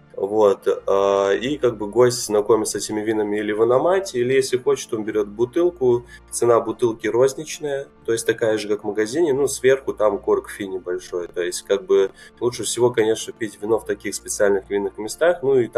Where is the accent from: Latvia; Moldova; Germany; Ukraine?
Moldova; Chișinău; Мне 26 лет, я сомелье из Молдовы, из Кишинева